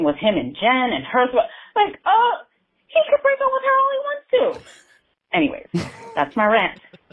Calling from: Brooklyn, New York, United States; I'm calling from Brooklyn, New York.

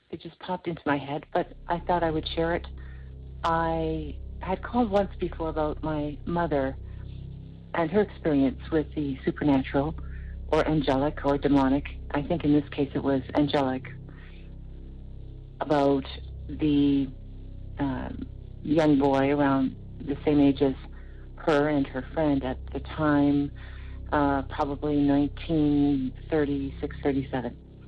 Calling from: Brandon, Manitoba, Canada; Hi, I'm calling from Brandon, Manitoba in Canada.

